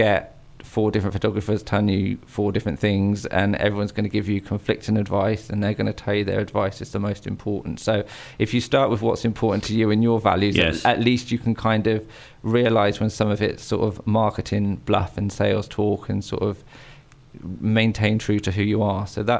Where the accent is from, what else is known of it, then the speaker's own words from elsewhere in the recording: South West England, United Kingdom; I'm originally from the Cotswolds